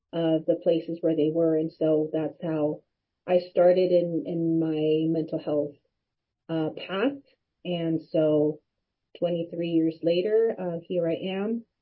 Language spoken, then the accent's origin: English; California, United States; I born and raised in Imperial County.